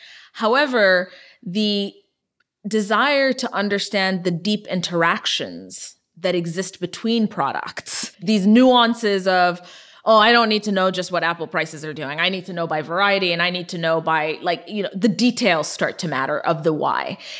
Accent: Ethiopia; born or raised there

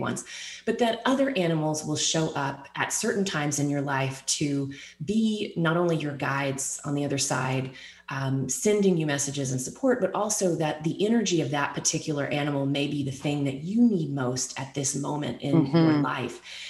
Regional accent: Texas, United States; Growing up in Texas in the mornings, I would often, on the way to school, I would find turtles crossing the road.

